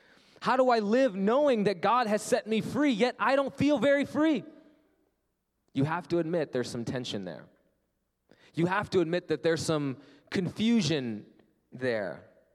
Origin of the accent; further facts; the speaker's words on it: India; I loved growing up in India. The only thing I knew about America was Saved by the Bell.